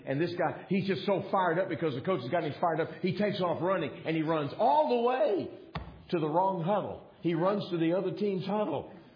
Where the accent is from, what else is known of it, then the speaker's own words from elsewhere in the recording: Texas, United States; There's a uniqueness to growing up in Texas. When you grow up in Texas, there are things that kind of get crammed down your throat, like always be grateful that you're from Texas.